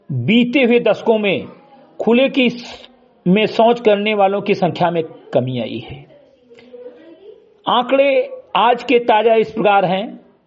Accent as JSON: {"language": "Hindi", "town": "Bahraich", "region": "Uttar Pradesh", "country": "India", "tie": "born or raised there", "said": "ग्राम सभा से मेरी घटाई विकासखंड मेनपुरा जनपद बहराइच का मूल निवासी हूं"}